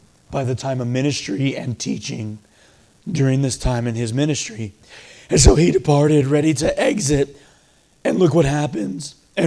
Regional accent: Texas, United States; So, I grew up in Texas. My wife grew up in Washington State.

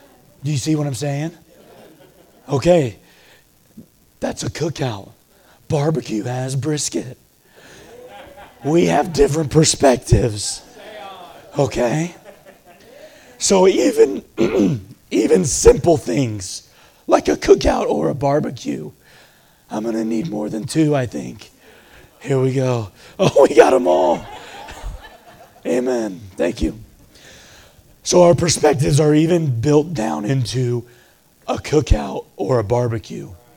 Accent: Texas, United States; So, I grew up in Texas. My wife grew up in Washington State.

